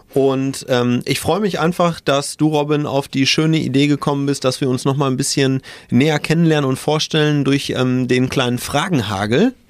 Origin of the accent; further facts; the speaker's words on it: Münster, North Rhine-Westphalia, Germany; ich bin 40 Jahre alt, gebürtiger Münsteraner, lebe auch in der wunderschönen Stadt im Herzen des Münsterlandes